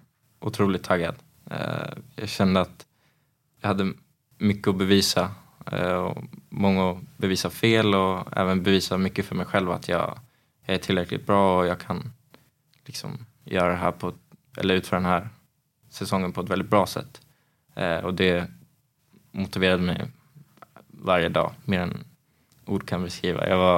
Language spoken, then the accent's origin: Swedish; Uppsala, Uppsala County, Sweden; Jag är från Uppsala och jag har gått hela vägen från akademin till A-laget.